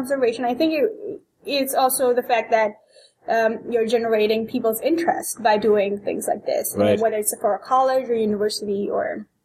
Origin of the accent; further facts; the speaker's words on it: India; I'm from India, and back there, picking out constellations, you're not going to find them because it's so much pollution.